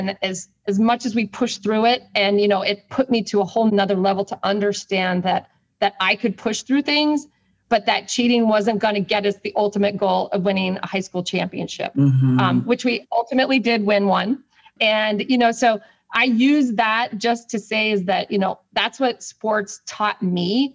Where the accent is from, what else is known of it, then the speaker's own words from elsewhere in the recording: Boulder, Colorado, United States; So I grew up in Boulder, Colorado. I went to college at Colorado State.